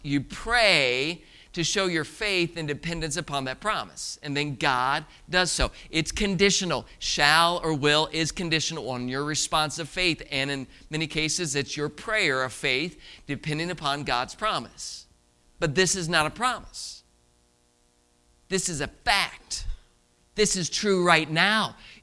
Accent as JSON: {"language": "English", "town": "Indianapolis", "region": "Indiana", "country": "United States", "tie": "born or raised there", "said": "Now, again, I grew up in Indianapolis, and so I had friends that would do detasseling"}